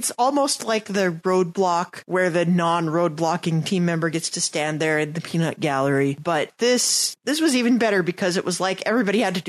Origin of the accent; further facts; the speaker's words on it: United States; neither Dan nor I am Canadian. You know, we're from Canada's pants down here in the U.S.